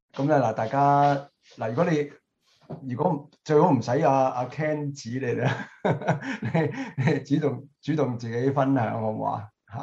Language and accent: Cantonese; China; 其实呢个咧，同我哋中国人咧嘅成长好有关嘅。我哋中国人咧就系、是。